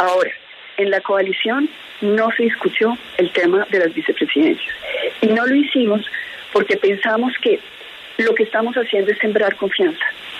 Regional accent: Colombia; de que realmente no tengamos la posibilidad de actuar como colombianos

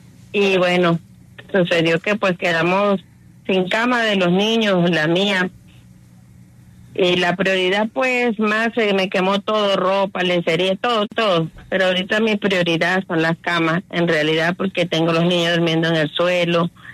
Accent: Venezuela; now in Colombia; Yo vivo con tres nietos, la nuera, ella no tiene trabajo fijo. Yo sufro, tengo 55 años, soy de Venezuela. Tengo 7 años acá en Colombia y pues vivo arrendada.

